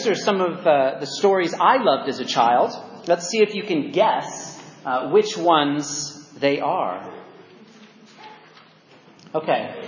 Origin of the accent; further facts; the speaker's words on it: California, United States; accent: American; Now, that may surprise you with my American accent. Some of you may recognize this castle, though. It's the castle that is in the middle of Disneyland in California.